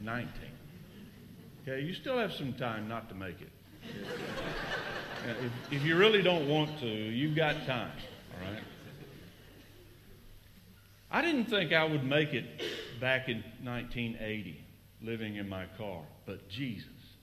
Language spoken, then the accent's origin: English; Austin, Texas, United States; I'm from Austin, Texas. Great city. Come visit. Don't move there. Way too expensive. But I grew up there. My family's been in Austin, my mom's side, since 1872.